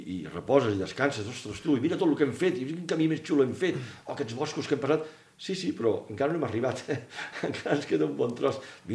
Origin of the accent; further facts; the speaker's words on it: Sant Cugat del Vallès, Catalonia, Spain; jo sóc de Sant Cugat